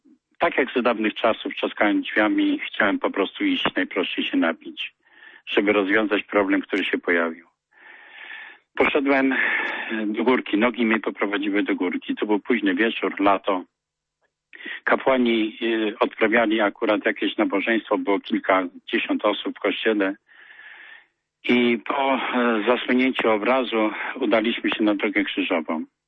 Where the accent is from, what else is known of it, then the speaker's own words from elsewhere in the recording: Łobrzenica, Greater Poland Voivodeship, Poland; now in Piła, Poland; jestem alkoholikiem, pochodzę z Łobrzenicy. Mieszkam obecnie w Pile.